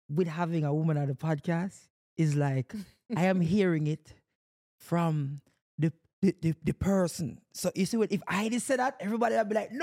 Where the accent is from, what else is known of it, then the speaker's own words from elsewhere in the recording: Jamaica; Instead of like me, I grew up in Jamaica.